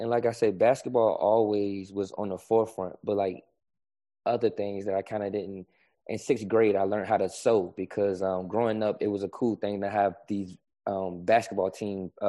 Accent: Richmond, Virginia, United States; I grew up around people getting murdered and killed. I grew up in Richmond, Virginia, the murder capital.

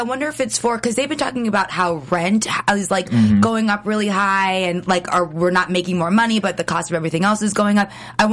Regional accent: Los Angeles, California, United States; It was, so I grew up in the Valley.

